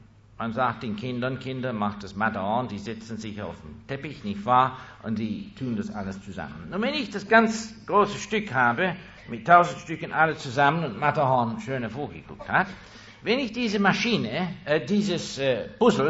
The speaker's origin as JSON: {"language": "German", "region": "Bern", "country": "Switzerland", "said": "denn ich bin ein Berner, nicht wahr? Es geht langsam bei mir."}